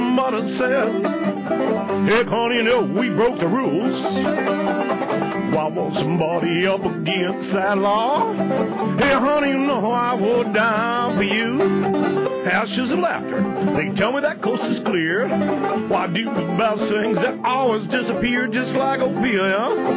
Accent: Maine, United States; That's because I'm from Maine.

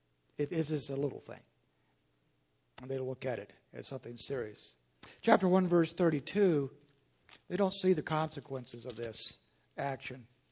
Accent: Indiana, United States; we'll visit back where I grew up in Indiana.

